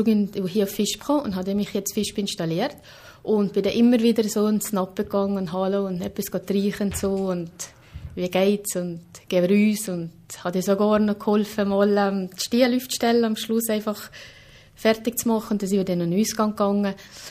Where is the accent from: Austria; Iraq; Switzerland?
Switzerland; Aber wir als Schweizer sind so gewohnt